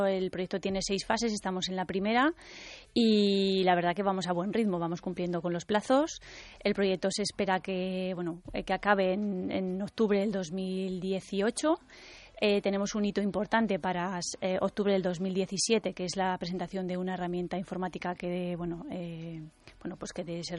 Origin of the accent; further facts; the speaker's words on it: La Rioja, Spain; Y eso que soy de zona de vinos, que soy riojana